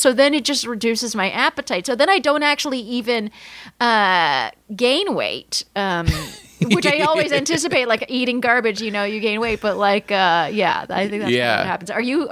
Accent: Palm Springs, California, United States; I grew up in Palm Springs, California.

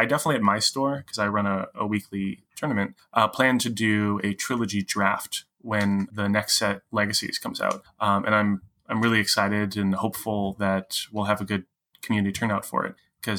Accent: San Francisco, California, United States; now in Minnesota, United States; because I'm from San Francisco, and so my favorite convention in San Francisco is KublaCon. And I haven't been back in years since I moved out here to Minnesota

